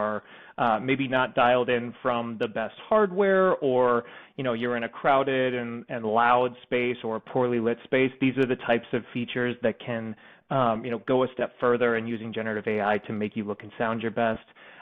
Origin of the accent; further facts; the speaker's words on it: Texas, United States; also born or lived in Kansas; now in New York, United States; I was born in Kansas. Grew up in Texas, went to school in North Carolina, lived in Georgia, Atlanta, Georgia for a little while after